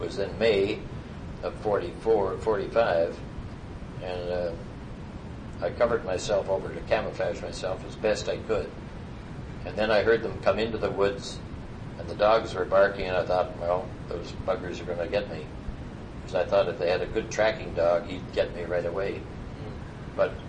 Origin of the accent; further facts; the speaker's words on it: Canada; And I said, "I'm a Canadian." And I explained that I'd been shot down.